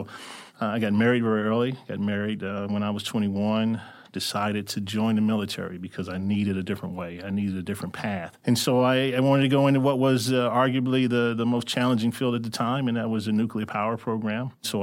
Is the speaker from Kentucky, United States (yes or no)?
yes; Louisville, Kentucky, United States; So I grew up in Louisville, Kentucky is where I'm from.